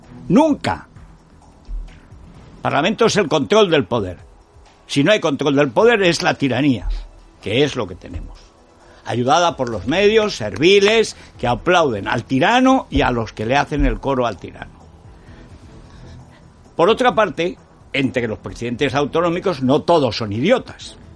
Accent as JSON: {"language": "Spanish", "region": "Aragon", "country": "Spain", "tie": "born or raised there", "said": "Mi pueblo es el primer pueblo de Aragón. Se llega por el señorío de Molina, de Guadalajara. En mi pueblo no ha habido ningún caso este verano. Y tengo allí mi casa."}